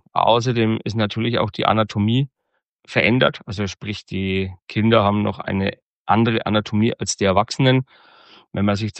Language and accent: German; Iphofen, Bavaria, Germany; ich komme aus dem Raum Würzburg, aus Iphofen, bin verheiratet, habe zwei Kinder, die sind 17 und 18 Jahre alt.